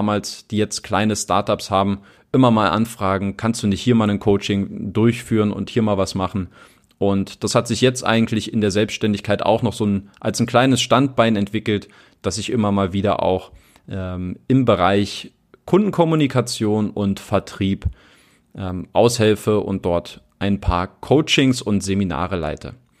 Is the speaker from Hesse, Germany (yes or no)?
no; Berlin, Germany; Ich komme aus Berlin. Ich bin in Berlin aufgewachsen. in Berlin-Köpenick, für die, die es genauer wissen wollen